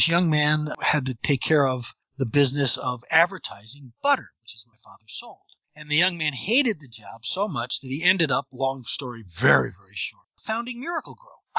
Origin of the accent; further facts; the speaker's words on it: New York, United States; I grew up in New York in a very ritzy community, but I grew up on a farm situation in a sense.